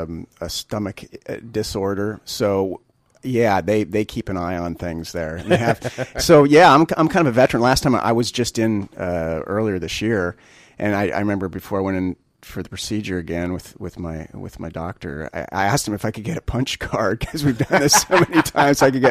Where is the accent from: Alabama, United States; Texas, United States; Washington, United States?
Washington, United States; Spokane; So we wrap it up in my hometown of Spokane, Washington, next Saturday, week from Saturday.